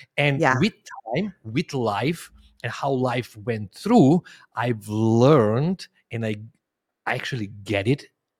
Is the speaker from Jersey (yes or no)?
no; North Macedonia; English is a second language; Yeah, I'm originally from Macedonia. I'm born and raised until my very early 20s, like until 20 in Macedonia.